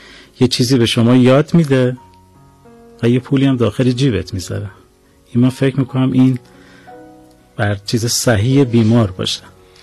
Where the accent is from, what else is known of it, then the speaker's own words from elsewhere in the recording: Kerman, Iran; now in Tehran, Iran; دوران مدرسه ابتدایی و راهنمایی و متوسطه، بعد دانشگاه هم شانس داشتم تو شهر خودم قبول شدم، دولتی اونجا قبول شدم